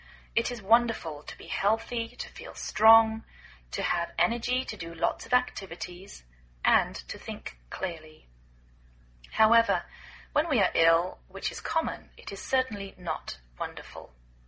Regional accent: England, United Kingdom; now in United States

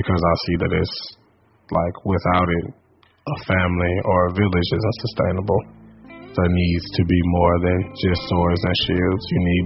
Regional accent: St. Louis, Missouri, United States; For a lot of black men, I grew up in St. Louis, we watch each other die a lot.

